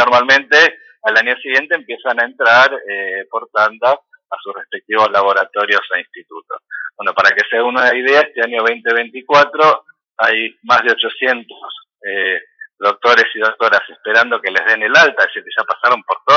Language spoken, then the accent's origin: Spanish; Buenos Aires, Argentina; yo soy de Buenos Aires, y esto lo digo desde alguien que vive en Buenos Aires.